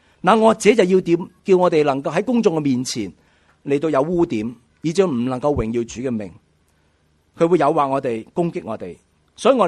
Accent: Hong Kong; 世界还有很多地方的人比我们香港人更可怜

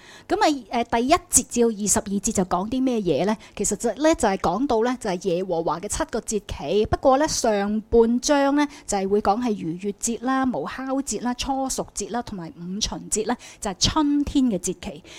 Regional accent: China; 咁但我哋中国人嘅历法系初六

